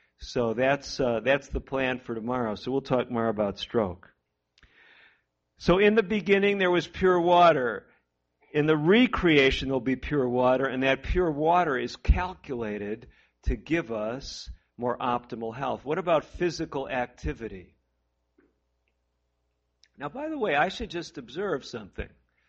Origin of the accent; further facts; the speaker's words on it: Midwest, United States; also born or lived in Florida; I think they told me, too, growing up in the Midwest, that if I went to Florida, they had drinking fountains with orange juice coming out of them.